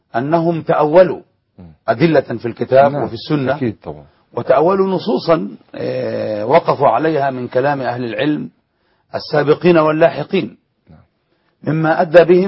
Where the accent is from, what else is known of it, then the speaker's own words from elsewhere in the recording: Yemen; شغل الدعوة عندنا في اليمن فترة طويلة